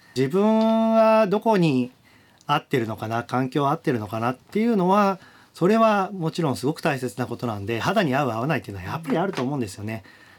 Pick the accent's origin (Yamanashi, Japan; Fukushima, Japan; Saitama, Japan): Saitama, Japan; 僕は埼玉出身なんで、あの海がない県で育ったので